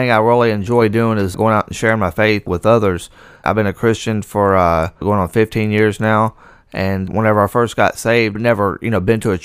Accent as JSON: {"language": "English", "town": "Port Arthur", "region": "Texas", "country": "United States", "tie": "born there", "lives_now": "Lake Charles, United States", "said": "I was born in Port Arthur, Texas, and I've been here in Lake Charles for about 10 years now."}